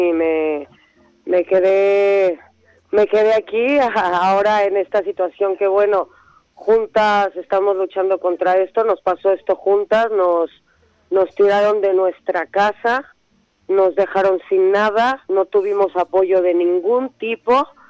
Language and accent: Spanish; Mexico; Yo soy mexicana.